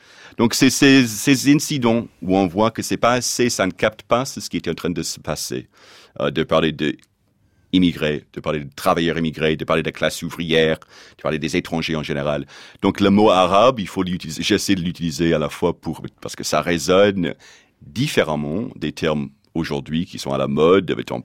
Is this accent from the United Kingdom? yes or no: no; United States; French is a second language; moi, en tant qu'Américain, que je sois constamment en train de critiquer la France